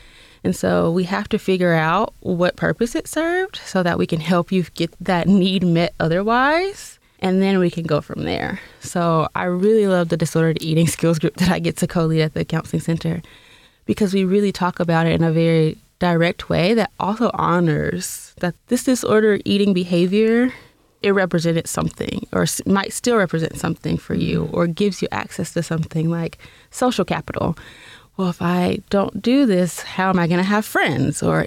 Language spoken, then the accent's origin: English; the South, United States; Like from when I was growing up in the South, I grew up with curvaceous women.